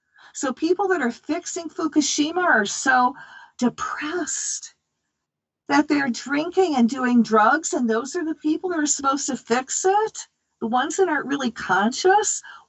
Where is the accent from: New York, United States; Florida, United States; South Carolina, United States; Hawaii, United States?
Hawaii, United States; I'm from Hawaii. Now we're getting hit with radiation.